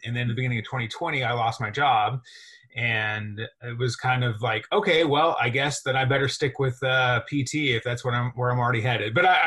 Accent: Oklahoma City, Oklahoma, United States; No, I'm from the Oklahoma City area. I live in a small town, actually not really a small town much anymore.

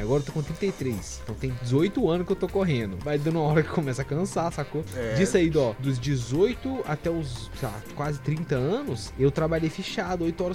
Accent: Brazil; sou brasileiro, não conheço nem esse conceito.

